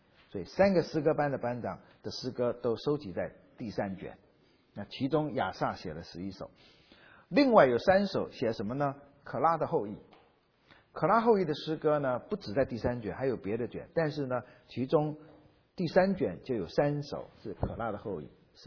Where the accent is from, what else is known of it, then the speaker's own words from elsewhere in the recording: China; 譬如说要献祭的时候，我们中国人叫杀猪宰羊